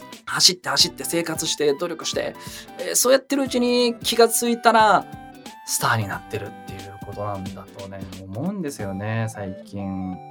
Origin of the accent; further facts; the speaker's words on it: Saitama, Japan; born there; 僕埼玉県生まれなんですけど、名誉埼玉県だと勝手に思ってますが